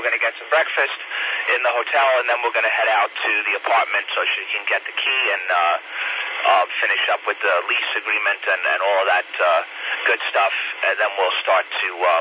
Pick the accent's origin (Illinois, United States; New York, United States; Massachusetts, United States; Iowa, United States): New York, United States; Babylon; We're from Long Island, New York, Babylon, New York, which is 40 miles east of New York City.